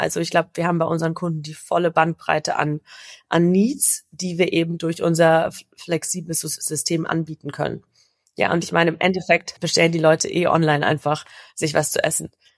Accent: Berlin, Germany; ich bin aus Berlin.

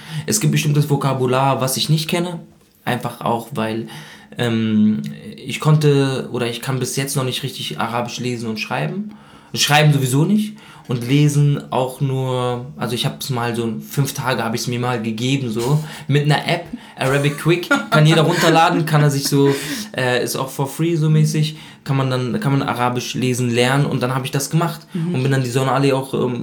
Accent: South Governorate, Lebanon; Und wir kommen aus dem Süden.

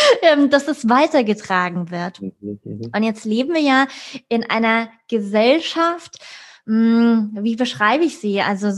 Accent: Frankfurt, Hesse, Germany; ich komme aus Frankfurt, ja, Großstadt

